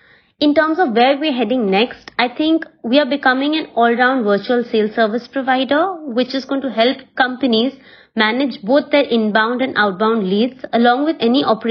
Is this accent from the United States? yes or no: no; India; I'm from India